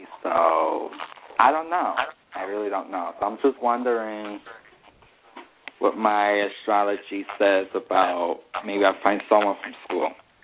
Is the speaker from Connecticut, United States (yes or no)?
yes; New Britain, Connecticut, United States; born there; I was born in New Britain, Connecticut.